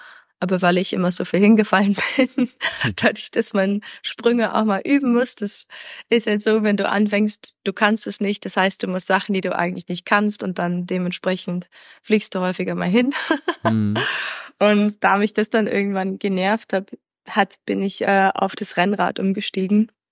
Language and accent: German; Germany; born there; gebürtig aus Deutschland, verbringe den Großteil meiner Zeit auf dem Rad irgendwo in der Welt.